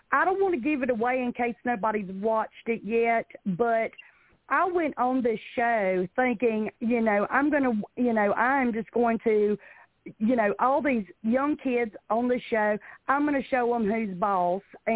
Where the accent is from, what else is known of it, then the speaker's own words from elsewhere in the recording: Packlet, South Carolina, United States; accent: Southern; I am from a little bitty town called Packlet in South Carolina.